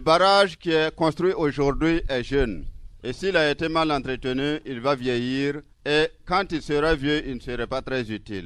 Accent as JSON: {"language": "French", "region": "Sahel", "country": "Burkina Faso", "tie": "born or raised there", "said": "Je suis né à Soum ici. J'ai grandi à Soum ici."}